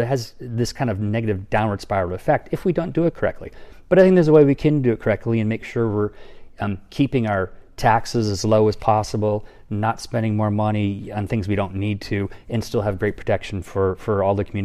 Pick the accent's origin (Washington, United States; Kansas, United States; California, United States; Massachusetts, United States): Massachusetts, United States; And again, I come from Massachusetts, I'm a New Englander, and so I'm pretty thrifty as it comes down to it.